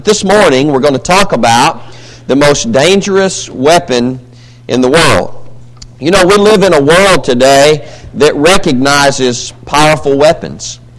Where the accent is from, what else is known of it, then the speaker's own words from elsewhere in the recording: Berry, Alabama, United States; now in Savannah, United States; Anyway, I'm from Berry, Alabama, just a little bump in the road. Population 1,000 if you count all the coon dogs in Berry. So I come from a small place. And today I'm blessed to live in Savannah, Tennessee